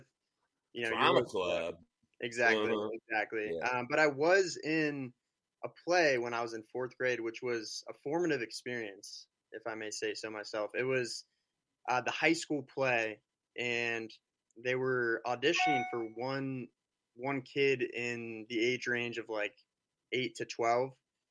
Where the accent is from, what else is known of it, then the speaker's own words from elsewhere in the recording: Moraga, California, United States; I'm from Moraga, California. So it's a small town in the East Bay of San Francisco. The closest city is Walnut Creek.